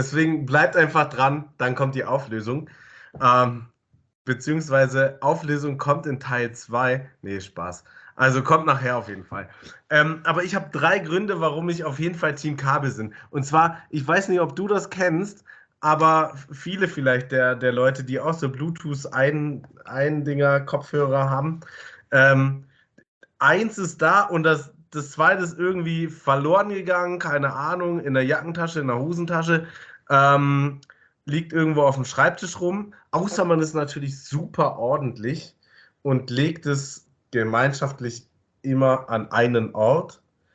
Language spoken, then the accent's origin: German; Hamburg, Germany; Ich bin eher, also klar, als Hamburger eh.